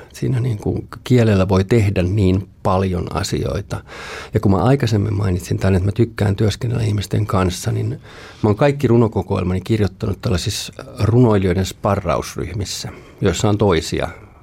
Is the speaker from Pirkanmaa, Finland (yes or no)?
no; Helsinki, Uusimaa, Finland; Kuten monet helsinkiläiset, niin en tavallaan mistään. Mä olen syntynyt täällä, mutta jos menee kaupungin hautausmaille, niin sieltä ei löydy yhtään sukulaista. Et juuret vie yhtäältä tuonne Satakuntaan. Ja jossain määrin Turun seudulle ja sitten toisaalta Pohjois-Pohjanmaalle ja Oulun tienoille.